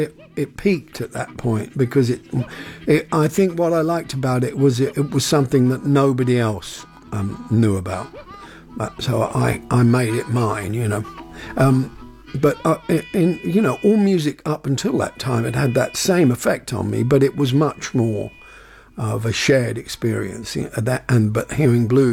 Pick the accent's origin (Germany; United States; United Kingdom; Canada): United Kingdom; Ripley, South East England; around where I was brought up in Ripley, local people singing and playing instruments, playing violin and guitar, banjo. I mean, this is Ripley, Surrey, believe it or not.